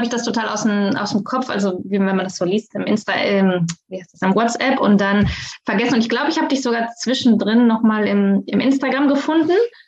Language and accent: German; Bonn, North Rhine-Westphalia, Germany; moved away as an adult; now in Madrid, Spain; ursprünglich komme ich aus Bonn, lebe jetzt aber seit 11 Jahren in Madrid.